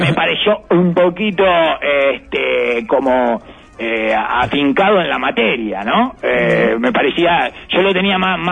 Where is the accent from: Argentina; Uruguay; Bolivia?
Uruguay; Soy menos uruguayo, evidentemente, señor.